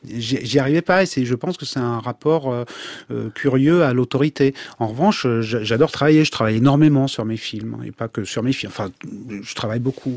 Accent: Wallonia, Belgium; quand j'étais jeune, en Wallonie, on n'avait pas envie d'apprendre le flamand.

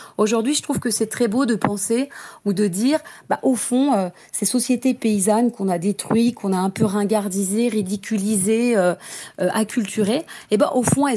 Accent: Pays de la Loire, France; Alors moi, j'habite dans mon pays natal. Je suis un produit un peu du terroir. J'ai bougé pour mes études et puis je suis vite revenue. Je vis dans les campagnes nantaises, dans le vignoble nantais, entre, on va dire, le pays nantais et la Vendée et les Mauges.

